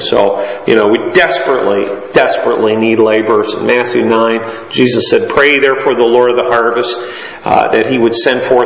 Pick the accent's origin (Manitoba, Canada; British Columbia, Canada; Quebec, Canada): British Columbia, Canada; I grew up in British Columbia.